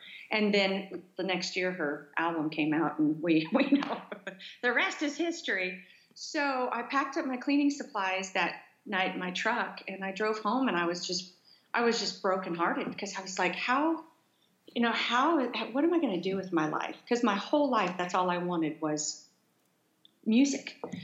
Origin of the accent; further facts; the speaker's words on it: California, United States; also born or lived in Oklahoma; I was born in Oklahoma, and then I was raised on a farm in the desert, high desert in California.